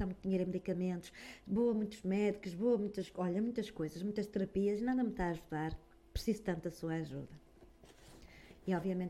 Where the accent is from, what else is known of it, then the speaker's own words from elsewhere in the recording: Norte, Portugal; Eu de vez em quando troco os Bs pelos Vs porque eu sou do Norte, não é?